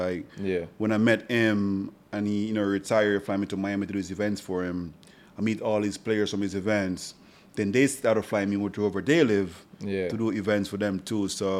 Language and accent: English; Jamaica; now in United States; I'm not from here, as you know that. I'm from Jamaica.